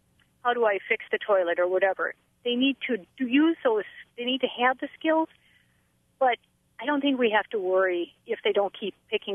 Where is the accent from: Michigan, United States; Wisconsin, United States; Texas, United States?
Wisconsin, United States; Brilliant; I'm from Brilliant, yep.